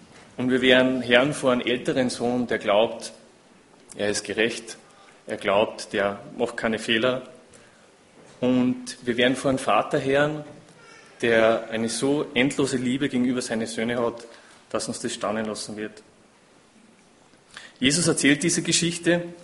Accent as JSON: {"language": "German", "region": "Salzburg", "country": "Austria", "tie": "born or raised there", "said": "am Anfang darf ich ganz liebe Grüße von meiner Heimatgemeinde aus in Lungau überbringen."}